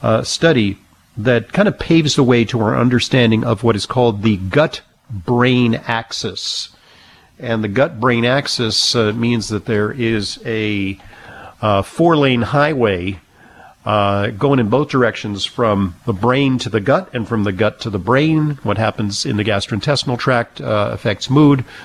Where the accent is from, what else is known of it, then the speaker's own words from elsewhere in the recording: New York City, New York, United States; Especially the ones in my hometown of New York City, right? We're chill.